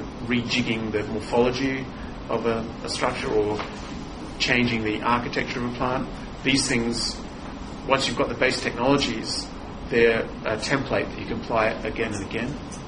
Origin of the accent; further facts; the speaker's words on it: Australia; And I'm originally from Australia, and there's been a host of European incursions into essentially a virgin continent